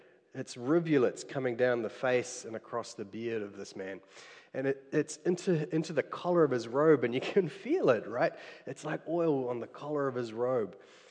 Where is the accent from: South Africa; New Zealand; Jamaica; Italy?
New Zealand; Cambridge, Waikato; That's all just to say I'm from Cambridge, and my wife and children have come here today, and we come from Rally Street, so greetings to you all from Rally Street.